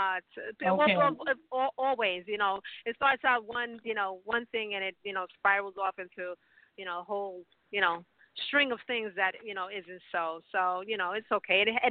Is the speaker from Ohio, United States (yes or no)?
no; Bronx, New York, United States; No, I'm originally from the Bronx. But my family, a lot of my family are in Bridgeport, Hartford, Stamford, New Haven, you know, and they were there.